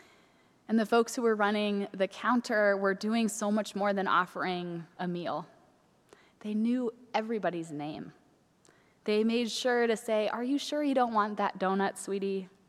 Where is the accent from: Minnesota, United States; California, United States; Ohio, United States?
Minnesota, United States; Minneapolis; One of my favorite restaurants in my hometown of Minneapolis has been in the news a lot this spring.